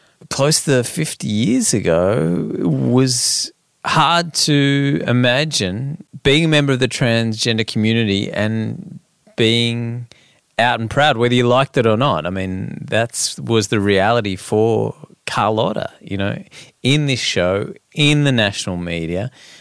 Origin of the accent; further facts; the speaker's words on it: Sydney, New South Wales, Australia; I was born in Sydney and I've lived here all my life. All my friends are here, my family's here